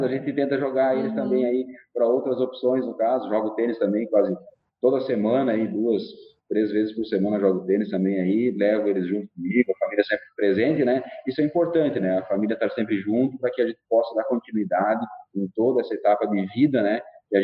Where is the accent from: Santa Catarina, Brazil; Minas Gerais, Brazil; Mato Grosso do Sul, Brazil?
Santa Catarina, Brazil; Concórdia; eu venho lá de Concórdia, lá do Oeste, né, lá tinha, né, próximo do Rio Grande